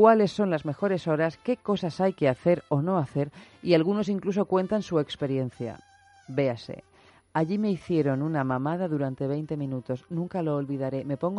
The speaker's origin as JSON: {"language": "Spanish", "town": "Albacete", "region": "Castilla-La Mancha", "country": "Spain", "said": "yo soy de Albacete."}